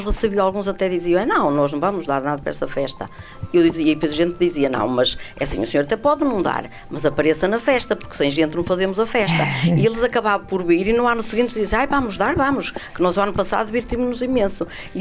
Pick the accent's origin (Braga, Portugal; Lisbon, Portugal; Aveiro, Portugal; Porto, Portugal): Braga, Portugal; Gualtar; Eu sou de Gualtar, já tenho 66